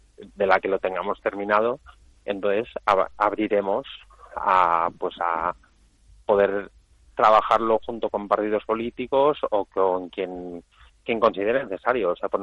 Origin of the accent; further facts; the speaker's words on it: Basauri, Basque Country, Spain; en Basauri, por ejemplo, que es mi pueblo